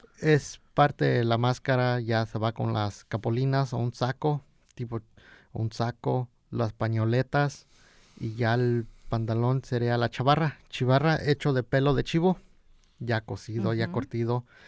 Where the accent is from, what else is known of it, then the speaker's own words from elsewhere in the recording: San Miguel Cuevas, Oaxaca, Mexico; ya nosotros pertenecemos a este distrito, pero nosotros somos de San Miguel Cuevas, la mayoría del grupo es de San Miguel Cuevas